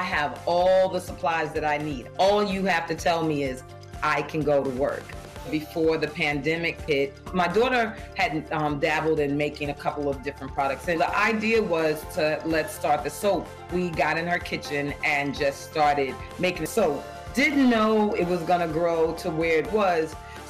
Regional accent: New York, United States; I'm from New York in Harlem

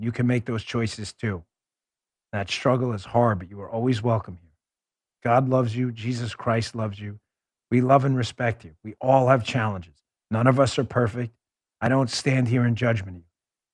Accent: New York City, New York, United States; I grew up in New York City. You know, I'm not shy about it.

